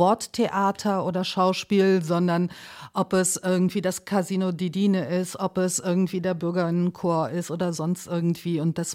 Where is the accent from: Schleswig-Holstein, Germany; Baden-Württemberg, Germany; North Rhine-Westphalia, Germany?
North Rhine-Westphalia, Germany; Bochum; now in Magdeburg, Germany; Ich komme ja aus dem Ruhrgebiet, aus Bochum, lebe jetzt seit mehreren Jahren natürlich schon in Magdeburg